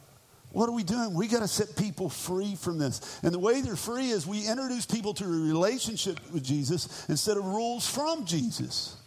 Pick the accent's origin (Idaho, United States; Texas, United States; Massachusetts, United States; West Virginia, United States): West Virginia, United States; I'm from West Virginia. We'll try to piece together what English we can, all right?